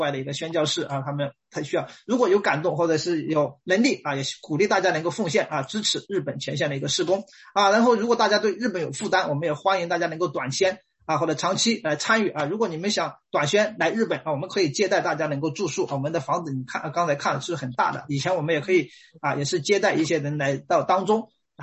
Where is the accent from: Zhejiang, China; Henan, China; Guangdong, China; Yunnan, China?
Guangdong, China; Guangzhou; now in Japan; 我们是在在中国，我是在广州啊，所以我们到日本的时候也有很多文化方面的一些的不同